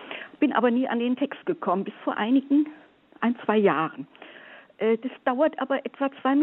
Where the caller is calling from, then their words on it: Trier, Rhineland-Palatinate, Germany; Schon fast nicht mehr Rheinland, schon fast Grenze.